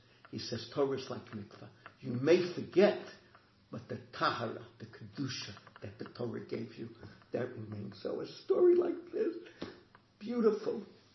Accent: New York City, New York, United States; I grew up... I grew up in the Bronx, and the Bronx had over 1 million Jews.

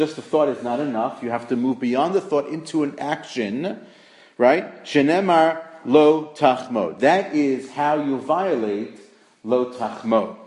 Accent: Brooklyn, New York, United States; So I grew up in Brooklyn. So in Flatbush, it's not uncommon for someone literally to just walk up to someone else's house and offer them money to buy their house.

